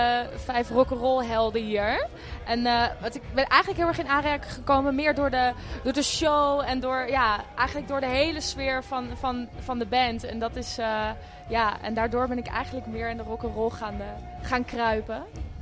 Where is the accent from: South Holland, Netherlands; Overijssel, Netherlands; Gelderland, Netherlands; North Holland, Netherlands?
North Holland, Netherlands; Amsterdam; ik kom uit Amsterdam